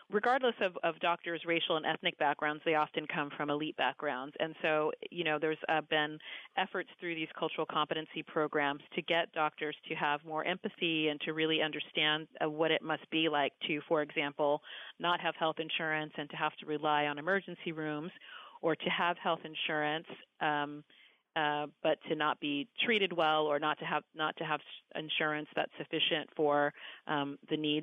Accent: San Diego, California, United States; Yes, you know, I grew up in San Diego, California.

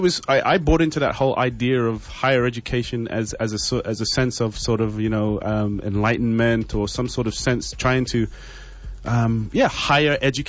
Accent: England, United Kingdom; now in Canada; I've experienced education in three different places: England, the Caribbean, and in North America here in Canada. And when I was growing up in England

